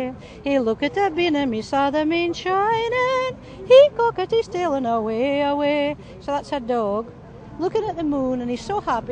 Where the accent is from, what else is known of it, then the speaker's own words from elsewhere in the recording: Scotland, United Kingdom; So I'm a Scottish poet, singer and storyteller.